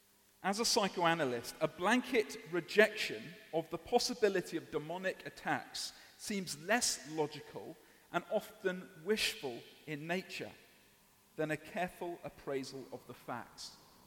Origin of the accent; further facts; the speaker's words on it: United Kingdom; We're British.